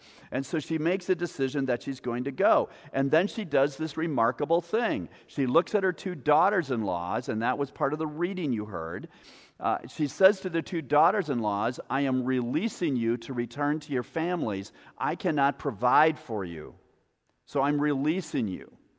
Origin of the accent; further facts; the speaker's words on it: Wisconsin, United States; moved away as an adult; also born or lived in Baltimore, Maryland; Now, I grew up in Wisconsin, moved to Maryland to teach, and then she and I met, we got married, had our kids, the whole family system there.